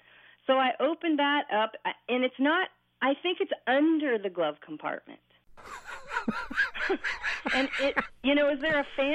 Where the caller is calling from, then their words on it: Bellingham, Washington, United States; I'm calling from Bellingham, Washington.